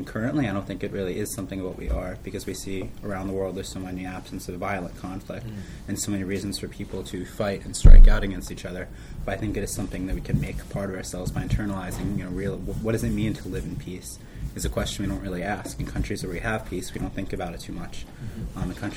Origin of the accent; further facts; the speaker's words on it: Lansdale, Pennsylvania, United States; I'm from Lansdale, Pennsylvania.